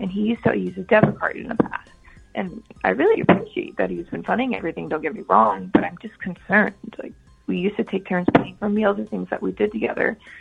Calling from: Virginia Beach, Virginia, United States; from Virginia Beach.

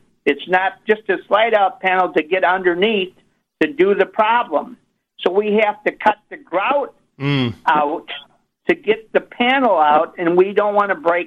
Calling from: Marengo, Illinois, United States; I'm calling from Marengo

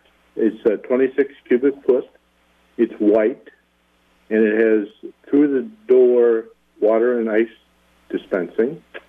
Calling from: Beaver Dam, Wisconsin, United States; also born or lived in Iowa; Beaver Dam. We moved from Iowa and we kept our old number.

